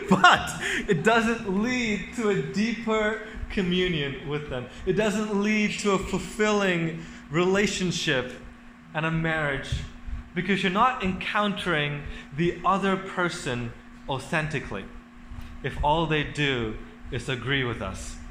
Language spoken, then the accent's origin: English; India; This might be a bit controversial, but Indians have their own, like, I'm an Indian, so we have our own wax Jesus